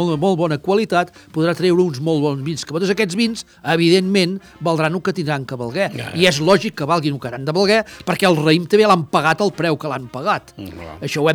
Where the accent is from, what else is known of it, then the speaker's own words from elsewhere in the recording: Catalonia, Spain; I em sap greu, perquè sóc català i m'agradaria que fos el Priorat, no?